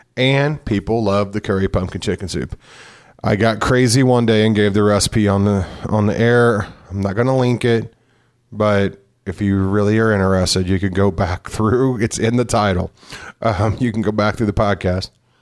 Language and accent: English; Cape Girardeau, Missouri, United States; because that's how I used to be if I lived in Cape Girardeau, Missouri, if I was living in my hometown or something.